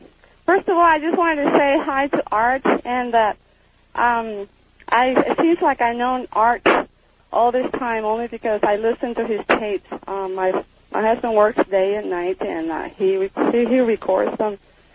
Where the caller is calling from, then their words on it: Boise, Idaho, United States; I'm from Boise, Idaho.